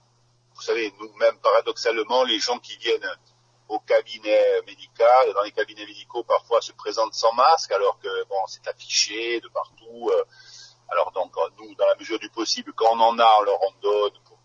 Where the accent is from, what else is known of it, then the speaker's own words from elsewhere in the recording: France; il se développe beaucoup en hiver chez nous en France